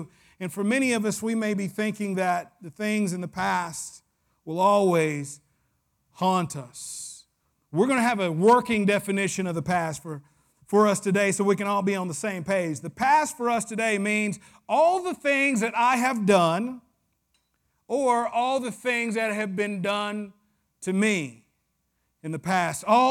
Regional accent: Tennessee, United States; from a small county in West Tennessee. But for some of you, they know your name. I know when I go to my hometown, Pastor Lance, I can walk down the street. There's only 10,000 people in the county.

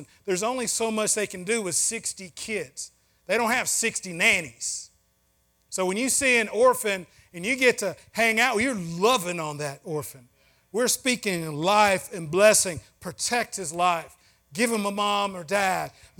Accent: Tennessee, United States; I'm a Tennessean. I grew up in West Tennessee, very rural Tennessee.

